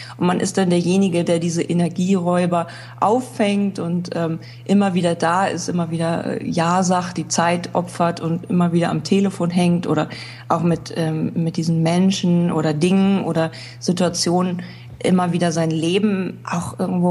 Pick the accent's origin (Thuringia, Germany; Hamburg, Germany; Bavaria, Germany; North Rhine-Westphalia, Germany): Hamburg, Germany; ich komme aus Hamburg